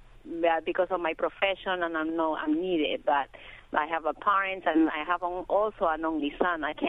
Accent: Peru; now in United States; I'm an American citizen. I'm from Peru.

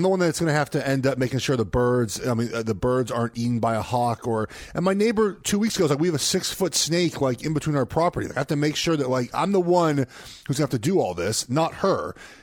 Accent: Los Angeles, California, United States; I'm from Los Angeles.

